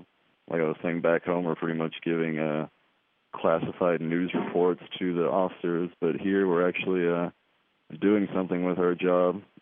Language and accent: English; Paris, Texas, United States; Yeah, we worked, we're from Paris, Texas.